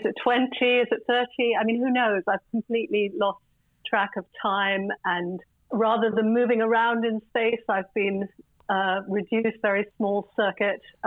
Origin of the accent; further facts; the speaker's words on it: United Kingdom; born there; also born or lived in United States; But as a British person by birth, and then spending 30 years in America, I've come back to Britain